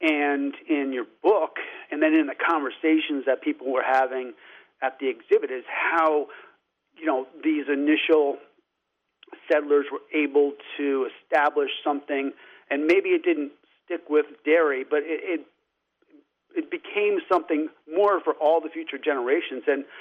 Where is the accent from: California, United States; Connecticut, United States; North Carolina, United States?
Connecticut, United States; Danbury; I mean, I grew up in the Danbury area.